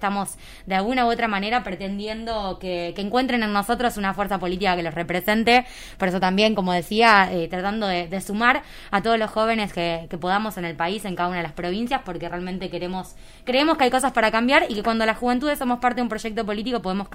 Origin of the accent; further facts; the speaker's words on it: Santa Fe, Argentina; como lo hemos dicho en la provincia de la que vengo, hablo como santafesina